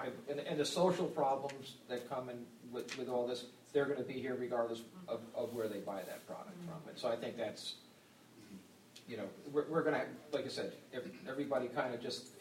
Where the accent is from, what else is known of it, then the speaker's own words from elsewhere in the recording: Leeds, Maine, United States; I can relate to the bars of Casco. I grew up on Main Street in Leeds